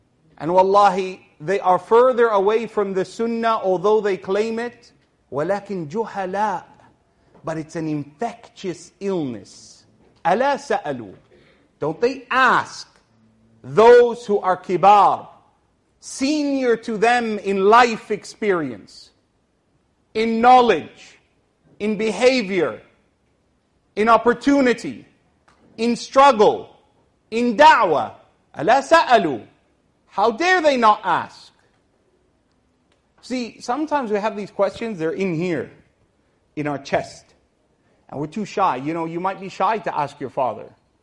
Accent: Egypt; now in Canada; is what I wear back home in Egypt. This is my clothes. I can get away with a suit as well because I'm Canadian.

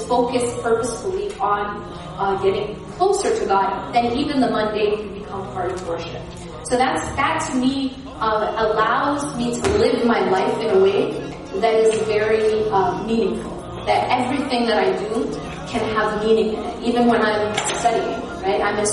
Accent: Midwest, United States; sorry, I'm not really from California. I actually grew up in the Midwest and live in the East Coast.

